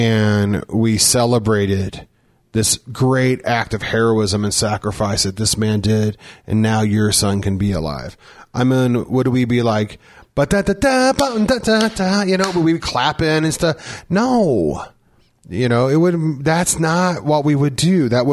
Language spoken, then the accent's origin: English; Ireland; maybe because it's Irish and I'm Irish, it's in our soul.